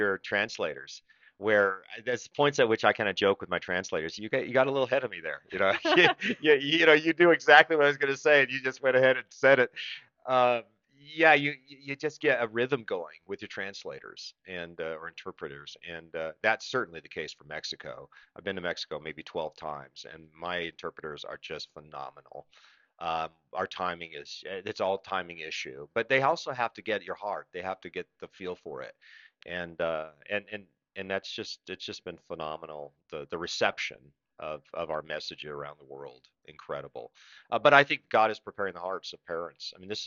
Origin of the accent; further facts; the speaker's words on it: Japan; I was raised in the mission field. Because I was a missionary kid, you know. And so I'm very cross-cultural. I grew up in Japan, and I have a lot of Japanese friends.